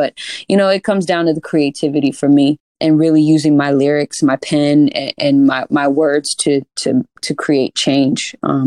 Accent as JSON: {"language": "English", "region": "California", "country": "United States", "said": "We're two Black and Filipino artists from the Bay, and we do two different things, you know?"}